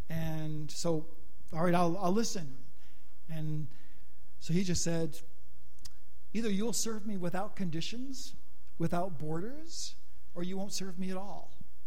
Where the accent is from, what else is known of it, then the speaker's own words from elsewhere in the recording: Canada; also born or lived in France; My time growing up in Canada, many, many people are born and raised and live their whole lives there in the same place.